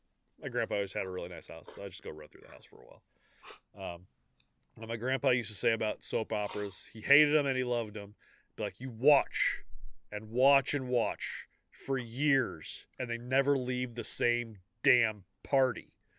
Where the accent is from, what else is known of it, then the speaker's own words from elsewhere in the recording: St. Louis, Missouri, United States; Probably Rusty Wallace was her favorite racer because he's from St. Louis, and we're from the St. Louis area.